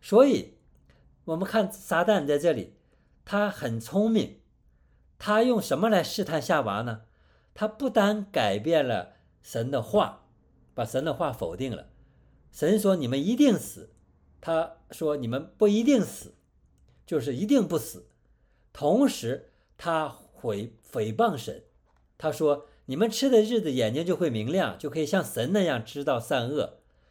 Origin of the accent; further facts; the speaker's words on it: China; 我们中国人说我们人人都有良心，或者都有是非之心